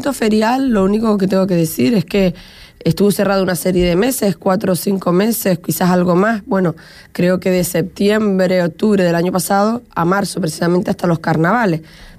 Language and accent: Spanish; Tuineje, Canary Islands, Spain; yo soy alcaldesa de Tuineje, pero sobre todo soy vecina de Tuineje, me he criado allí, he vivido allí toda mi vida.